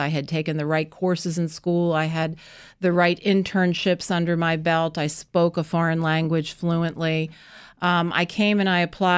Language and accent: English; Rumson, New Jersey, United States; as a young girl living in Rumson, New Jersey, that's my hometown